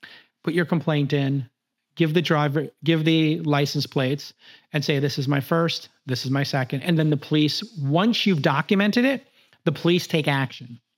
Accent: New York, United States; I'm born and raised in New York. It's my first or second. It was my second time in California.

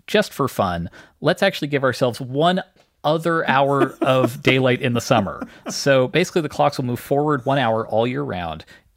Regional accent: Canada; I grew up in Canada.

